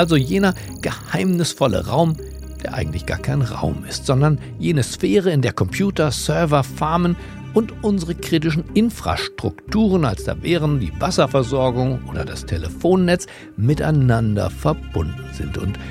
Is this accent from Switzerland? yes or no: no; Berlin, Germany